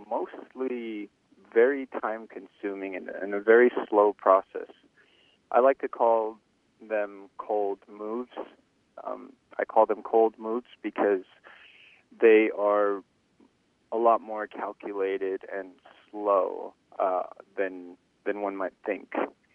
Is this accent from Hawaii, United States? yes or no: yes; Kapahi, Hawaii, United States; Well, I'm from Kapahi.